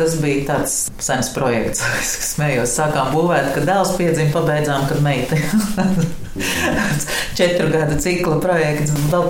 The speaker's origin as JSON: {"language": "Latvian", "region": "Liepāja", "country": "Latvia", "said": "Es esmu liepājniece, bet mums bija dzimtas mājas uz Dunalgas pusi Aizterē, meža vidū, bez elektrības, tā kā mans vasaras pagāja tādā saskaņā ar dabu."}